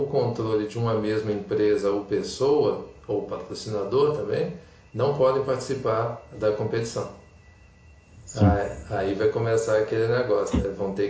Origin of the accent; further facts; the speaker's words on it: Jabuticatubas, Minas Gerais, Brazil; nós somos lá de Jabuticatubas, interior de Minas Gerais.